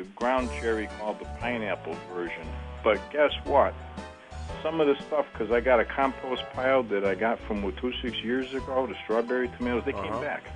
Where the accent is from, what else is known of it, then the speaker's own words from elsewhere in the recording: Bristol, United States; So here's the thing. I'm from Bristol, right?